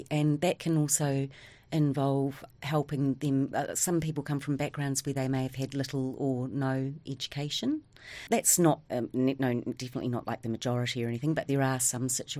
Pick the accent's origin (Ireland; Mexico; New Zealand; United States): New Zealand; born there; I was born in New Zealand, but my parents are Irish and they immigrated to New Zealand.